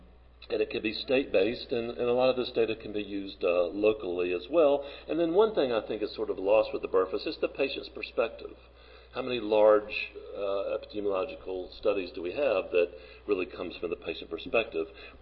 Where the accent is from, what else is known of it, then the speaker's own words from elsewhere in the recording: North Carolina, United States; I'm from North Carolina.